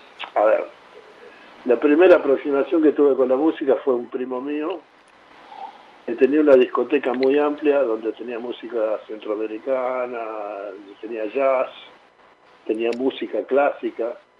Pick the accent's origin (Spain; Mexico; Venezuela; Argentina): Argentina; Río Cuarto, Córdoba; Sí, yo soy nacido en Río Cuarto, Córdoba. En realidad soy río cuartense más que cordobés. Amo la provincia...